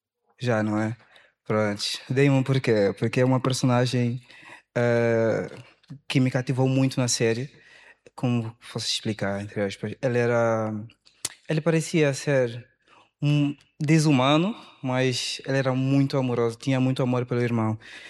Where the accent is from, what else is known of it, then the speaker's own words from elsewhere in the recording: Angola; now in Lisbon, Portugal; Certo, vim de Angola. Quando eu cheguei para Lisboa